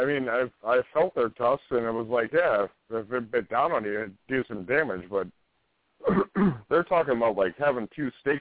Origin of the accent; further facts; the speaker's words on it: Texas, United States; moved away; since I'm from Texas, anything I see that has to do with Texas, I usually watch.